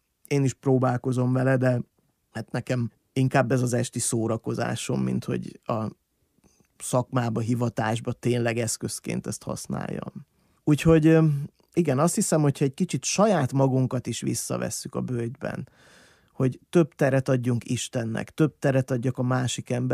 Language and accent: Hungarian; Bükkzsérc, Borsod-Abaúj-Zemplén, Hungary; én faluról jöttem, Bükzsércről